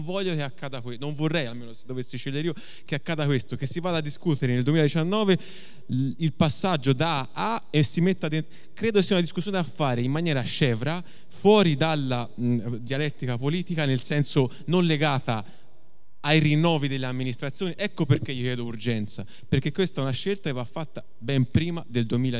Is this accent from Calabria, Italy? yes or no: no; Florence, Tuscany, Italy; perché sono fiorentino